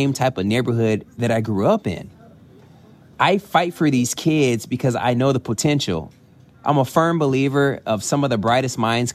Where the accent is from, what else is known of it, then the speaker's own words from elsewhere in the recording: Dallas, Texas, United States; I'm from Dallas, Texas. I teach in Dallas ISD.